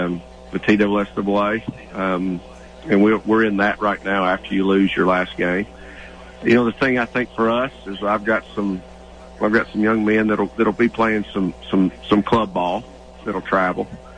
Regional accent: Tennessee, United States; I'm from Pickett County. The community has been really good to me. I had a great experience there as a kid growing up.

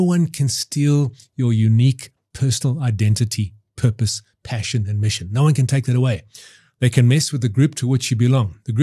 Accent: South Africa; as South African men, we just, you know, and women too, we love the Springboks and we support them.

